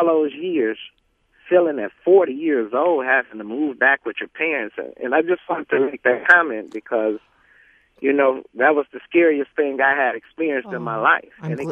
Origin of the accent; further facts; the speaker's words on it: Michigan, United States; now in Madison, United States; I'm from Michigan, and I've been here in Madison for about 6 years now.